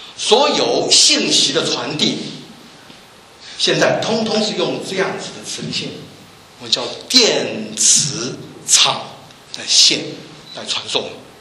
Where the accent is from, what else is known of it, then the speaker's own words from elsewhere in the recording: Taiwan; 我们从台湾来的，在台湾的话大学毕业了以后都要服兵役